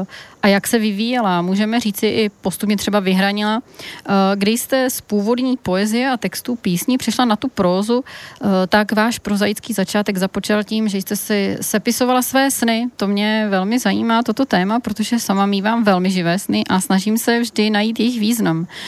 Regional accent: Plzeň, Plzeň Region, Czechia; a v neposlední řadě i to, že pocházíme z Plzně.

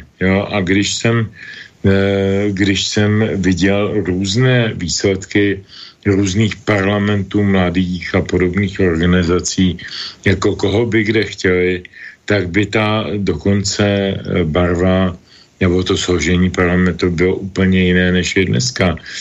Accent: Brno, South Moravian Region, Czechia; zejména my, co jsme z Brna a mluvíme takovým způsobem jako on

